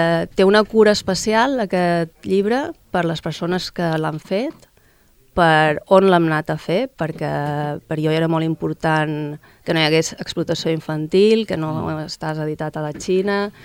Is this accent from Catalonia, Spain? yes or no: no; Formentera, Balearic Islands, Spain; tenia clar que com a formenterera havia de ser així